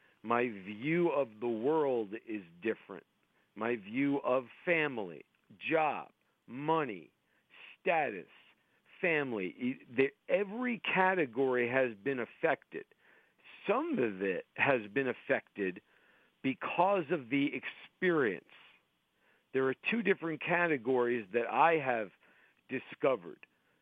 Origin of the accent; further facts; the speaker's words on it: New York, United States; I grew up in New York, so I have the background with the Mets and the Yankees. I grew up a diehard Mets fan.